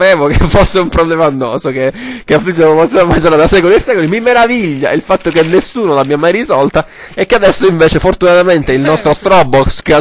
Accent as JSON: {"language": "Italian", "country": "Hungary", "second_language": "Italian", "said": "Il mio problema è con la lingua italiana, proprio perché sono ungherese."}